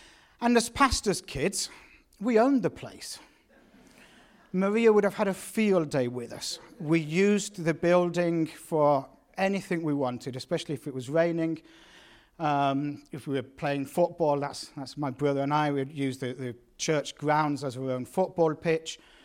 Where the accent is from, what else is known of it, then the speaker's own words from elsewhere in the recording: United Kingdom; After the Falklands, we'd keep a little bit quiet. Where you're from? We're from Europe, somewhere. But you know, you're English and you're British and you draw attention